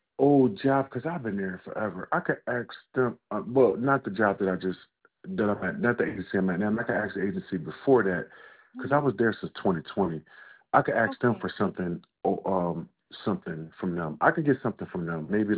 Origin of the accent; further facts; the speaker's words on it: Philadelphia, Pennsylvania, United States; born there; Yes, I was born in Philadelphia.